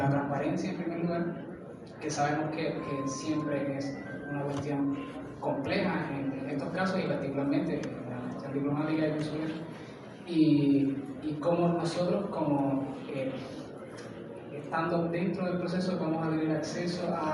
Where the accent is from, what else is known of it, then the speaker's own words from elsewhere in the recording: Cuba; a nosotros como cubanos, ¿no? Estamos siempre deseosos de ver justicia